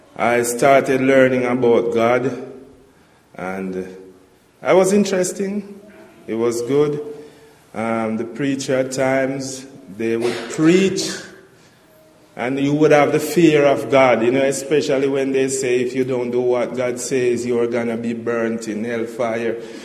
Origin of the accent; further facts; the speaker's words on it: Jamaica; Yes, I'm a Jamaican. I was born in Jamaica.